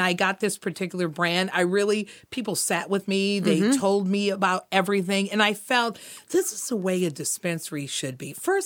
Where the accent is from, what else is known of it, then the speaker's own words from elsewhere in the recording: Compton, California, United States; So my story is I was born and raised in Compton. Mm-hmm. I'm from a middle class family.